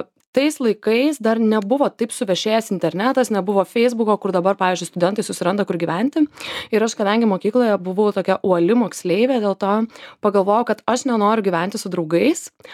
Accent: Ukmergė, Vilnius County, Lithuania; moved away as an adult; now in Vilnius, Lithuania; aš esu iš Ukmergės. Aš ten augau, ten prabėgo mano vaikystė ir Vilniuje aš atsidūriau kaip ir daugybė žmonių, tada, kai jau įstojau studijuoti šiuo atveju Vilniaus universitetą.

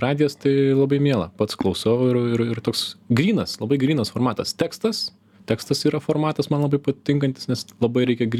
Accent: Lekėčiai, Marijampolė County, Lithuania; Aš augau Lekėčių miestelėje, o baigiau gimnaziją Šakiuose

